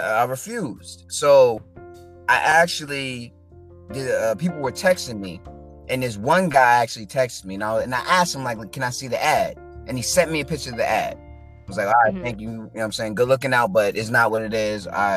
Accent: Queens, New York, United States; also born or lived in Bronx; Originally born in the Bronx, New York. Raised in Queens, New York. Lived all over New York.

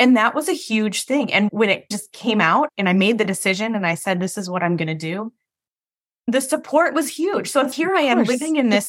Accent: Minnesota, United States; I'm from Minnesota. That's what we do. We talk about the weather.

